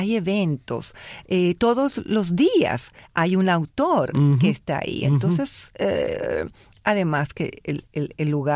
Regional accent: Venezuela; moved away; also born or lived in Italy; Italiana, sí. De muy pequeña me fui a Venezuela. Mm. En Venezuela debo decir que seguí siendo italiana, porque mis padres me pusieron en un colegio italiano

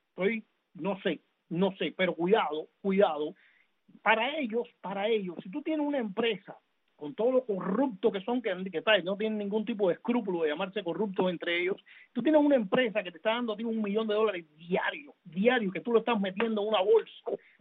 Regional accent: Cuba; moved away; desde que me fui de Cuba. Yo toda mi juventud que viví en Cuba

